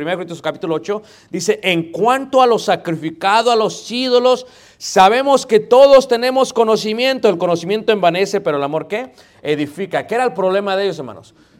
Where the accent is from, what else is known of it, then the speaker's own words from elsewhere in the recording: Mexico City, Mexico; Yo soy de Ciudad de México